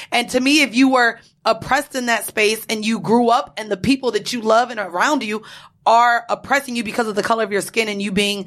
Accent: Florida, United States; Yeah, now, because, I mean, we're from Florida, so yes, New York is probably on a larger scale, too, as far as Dominicans

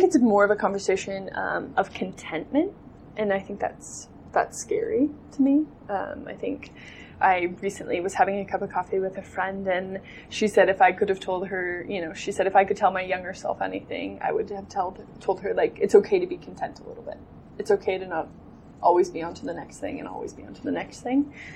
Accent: Wyoming, United States; I love Wyoming. I'm from Wyoming. I love being home

